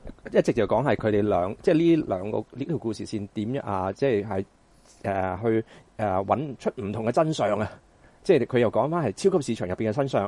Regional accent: Hong Kong; 其實我哋香港人嘅智商咧

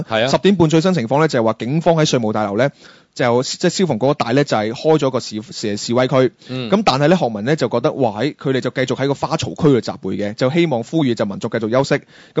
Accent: Hong Kong; 我嘅猶豫同香港好多香港人一樣

